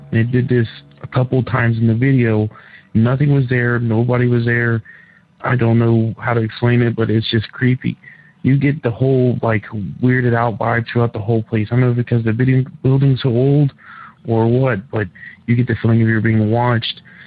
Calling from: Cincinnati, Ohio, United States; I'm calling from Cincinnati, Ohio.

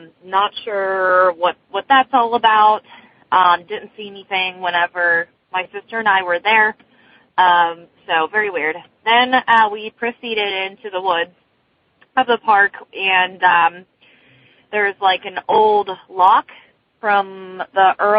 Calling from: Beaver, Pennsylvania, United States; I'm calling from Beaver, Pennsylvania

